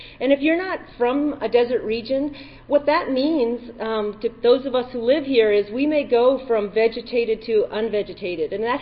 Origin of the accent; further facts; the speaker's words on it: Tucson, Arizona, United States; I'm from Tucson, and welcome to the Southwest.